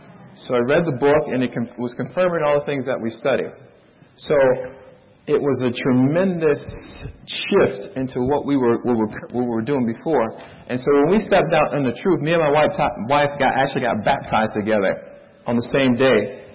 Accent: Miami, Florida, United States; I'm from Miami, Fort Lauderdale area.

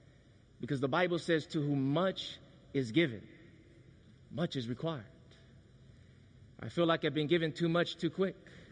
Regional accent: Hawaii, United States; Growing up in Hawaii, I had a disadvantage. I had an advantage because I was close to the beach. But the disadvantage is that in Hawaii, we speak a different language there.

